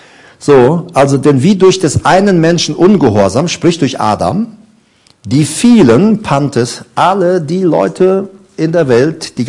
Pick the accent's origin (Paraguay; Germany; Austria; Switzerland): Paraguay; ich bin es halt von zu Hause aus Paraguay her gewohnt, wo ich geboren bin.